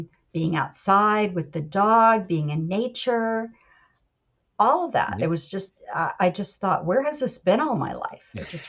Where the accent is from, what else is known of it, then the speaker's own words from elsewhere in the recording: Ohio, United States; I'm from Central Ohio and I'm a third generation Ohio State Buckeye.